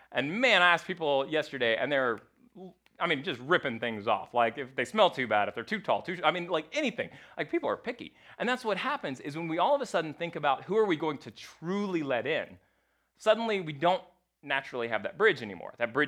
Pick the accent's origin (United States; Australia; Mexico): Mexico; about, you know, being from Mexico. And so one of us, it's not uncommon to say, de donde eres, where are you from?